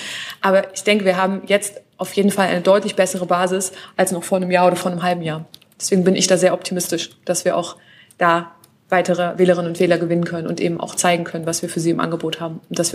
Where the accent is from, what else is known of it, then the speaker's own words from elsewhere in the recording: Saxony-Anhalt, Germany; Ich meine, ich komme aus dem Dorf in Sachsen-Anhalt.